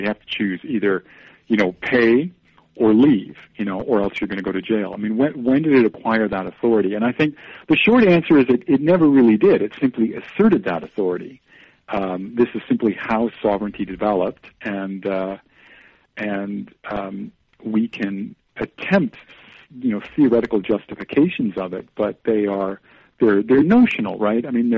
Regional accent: Canada; born there; I was born in Canada

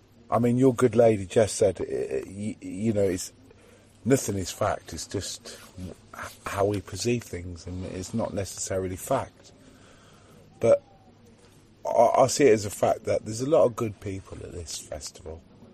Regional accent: Wales, United Kingdom; I'm Welsh, you know … and, you know, I want to be proud to be Welsh, and I am

